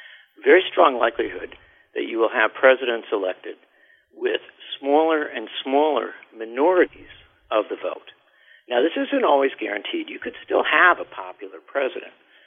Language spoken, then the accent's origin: English; United States; Of course I do. I'm an American. I believe in the possibilities of this country.